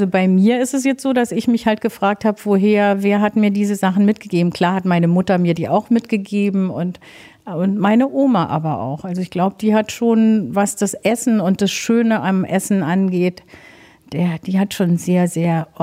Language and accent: German; Medellín, Antioquia, Colombia; ich bin mit 4 Jahren, haben meine Eltern mich mitgenommen nach Kolumbien. Also ich bin gar nicht in Deutschland erstmal aufgewachsen, sondern in Medellin. Und da bin ich aufgewachsen und da habe ich die Esskulturen sozusagen kennengelernt.